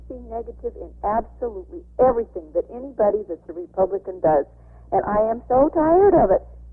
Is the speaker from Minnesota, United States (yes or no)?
no; California, United States; now in Grass Valley, United States; I live in Grass Valley. I'm an expatriate from Santa Clara Valley.